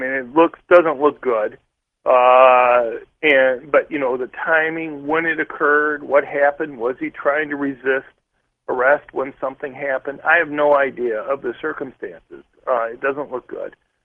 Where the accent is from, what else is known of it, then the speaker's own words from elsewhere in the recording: Detroit, Michigan, United States; I grew up in Detroit.